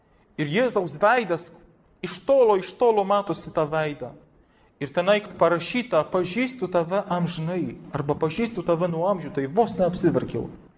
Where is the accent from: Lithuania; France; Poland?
Poland; Aš dabar, kaip tikras lenkas, pasakysiu